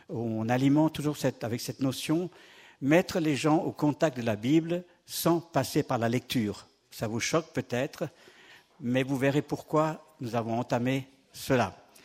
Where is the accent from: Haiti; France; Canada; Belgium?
France; je suis français, frontalier, pardon